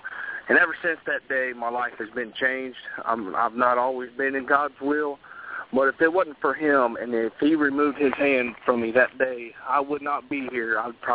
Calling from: Dayton, Ohio, United States; I'm located from Dayton, Ohio.

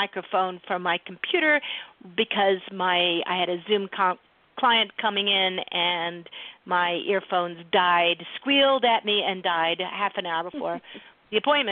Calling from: Montana, United States; I am calling in from Montana tonight, where we had our first snow yesterday.

